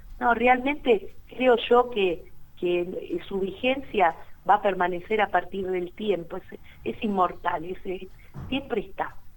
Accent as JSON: {"language": "Spanish", "country": "Argentina", "said": "es el prócer que nos identifica como argentinos."}